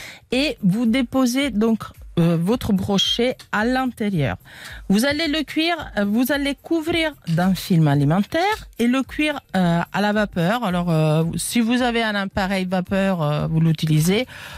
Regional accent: Italy; Moi, vous savez, je suis italienne, je mets toujours du basilic

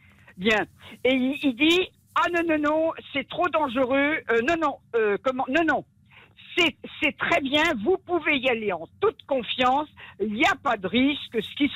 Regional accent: Paris, Île-de-France, France; Vous savez, je suis parisienne, hein, alors l'accent, je présume que vous avez deviné.

